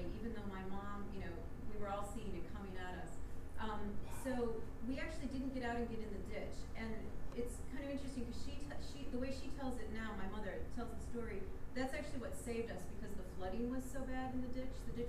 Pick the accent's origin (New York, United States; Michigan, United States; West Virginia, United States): Michigan, United States; I'm from Michigan.